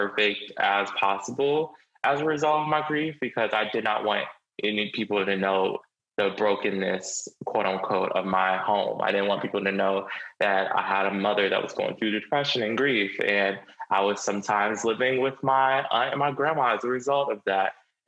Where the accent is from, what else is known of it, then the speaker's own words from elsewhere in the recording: Gastonia, North Carolina, United States; I grew up in Charlotte, but that's actually kind of a lie because I grew up on like the suburbs of Charlotte, a small town called Gastonia.